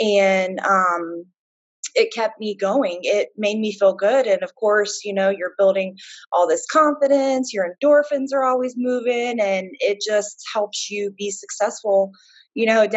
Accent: Lakeland, Florida, United States; I'm from the Lakeland area. I'm a personal trainer.

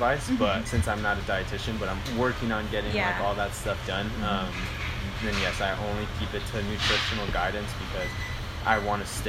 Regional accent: Azusa, California, United States; I grew up in Azusa, so it was a lot easier for me to kind of like talk to a bunch of people and stuff like that.

